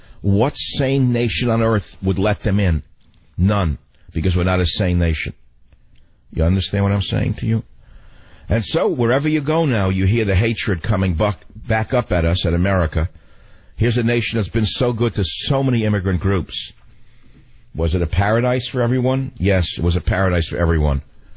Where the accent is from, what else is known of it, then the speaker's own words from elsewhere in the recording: New York, United States; I grew up with it in New York